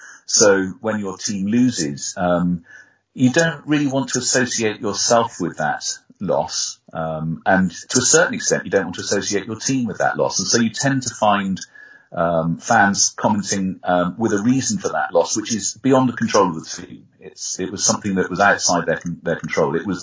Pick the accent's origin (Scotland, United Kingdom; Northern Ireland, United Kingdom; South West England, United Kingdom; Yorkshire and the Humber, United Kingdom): South West England, United Kingdom; Swindon; my reason for not liking football is because I came from Swindon, with a team that never was very successful.